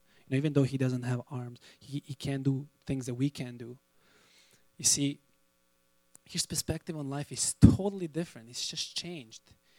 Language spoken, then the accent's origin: English; Serbia; right now he's in Serbia, in my home country, which is kind of cool. He's actually Serbian too.